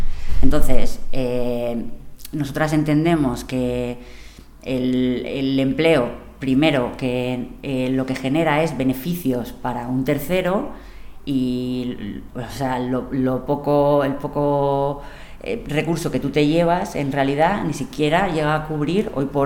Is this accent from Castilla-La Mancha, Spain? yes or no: yes; Cuenca, Castilla-La Mancha, Spain; yo soy de Cuenca, estaba estudiando en la Universidad de Castilla-La Mancha.